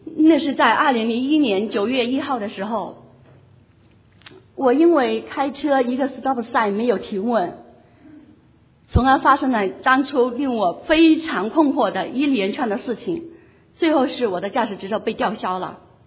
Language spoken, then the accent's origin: Chinese; China; 我也是来自大陆，同样生在红旗下，长在社会主义新中国，接受无神论的教育。